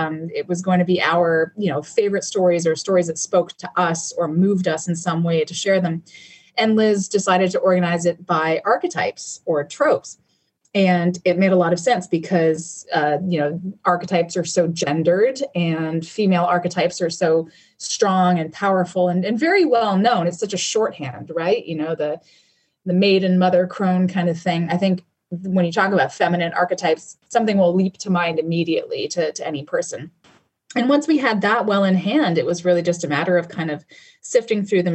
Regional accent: Canada; I grew up in Canada, and I know in the UK and Canada, it was like, it was huge.

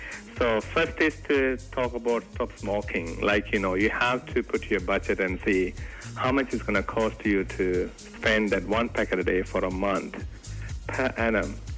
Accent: Sri Lanka; I'm from Sri Lanka

